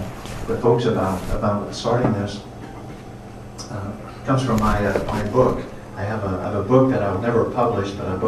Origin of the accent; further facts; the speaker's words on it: Coleridge, Kansas, United States; The first day of my life was growing up in Coleridge, Kansas. My family, my brother Greg. Greg is the oldest. We grew up on a farm. We grew up on a pig farm, a mile west and a mile north of here.